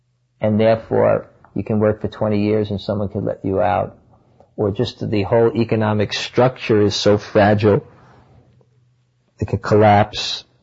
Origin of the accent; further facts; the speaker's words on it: India; Growing up in India, I clearly saw, as people would come to me when I was in charge of the school